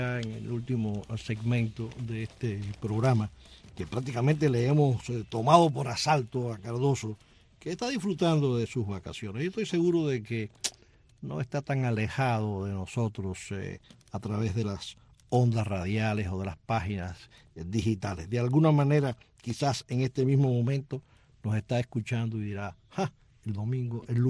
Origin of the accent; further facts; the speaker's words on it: Ciego de Ávila, Cuba; Yo sé, es mi pueblo.